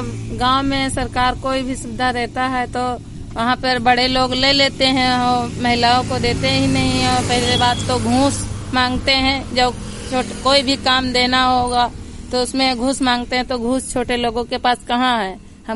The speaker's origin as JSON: {"language": "Hindi", "town": "Paragpurwa", "country": "India", "said": "परागपुरवा।"}